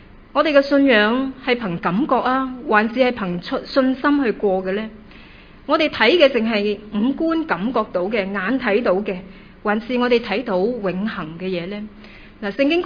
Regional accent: Hong Kong; 我求神给我们香港人看到的

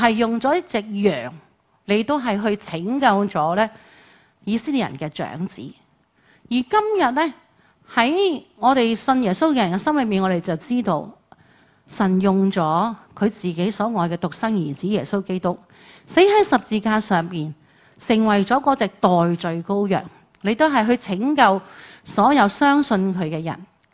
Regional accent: China; 我们中国人就知道了，是不是我们吃团年饭啦

